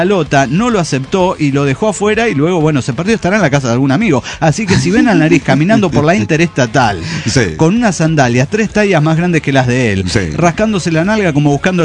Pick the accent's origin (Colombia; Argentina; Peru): Peru; Lima; de Lima, Perú.